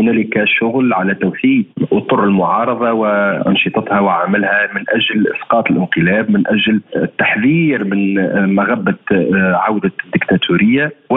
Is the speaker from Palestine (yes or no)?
no; Tunisia; لأن بلدنا تونس في مرحلة انتقال ديمقراطي